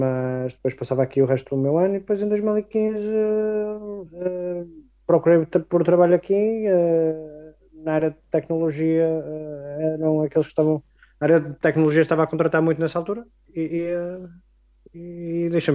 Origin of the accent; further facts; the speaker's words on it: Porto, Portugal; moved away as an adult; now in Estonia; Eu sou do Porto e vim para a Estónia em 2013 para estudar, para fazer o meu mestrado.